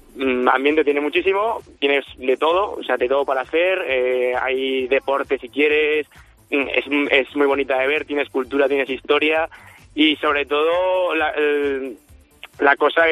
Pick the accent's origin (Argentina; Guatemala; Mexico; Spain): Spain; Alfambra, Aragon; me gustaría acordarme de mi familia, de todos mis amigos, de Zaragoza, de Teruel, de mi pueblo de Alfambra.